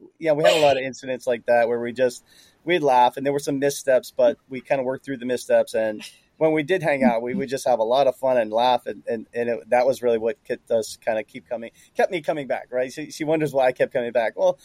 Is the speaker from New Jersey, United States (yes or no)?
yes; New Jersey, United States; a girl that I from back home where I'm from, New Jersey. I'm born and raised in New Jersey.